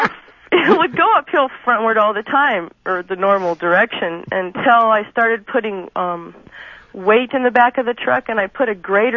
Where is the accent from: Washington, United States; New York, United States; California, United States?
Washington, United States; I was actually moving out of my hometown to, which is eastern Washington, to the west coast of Washington State.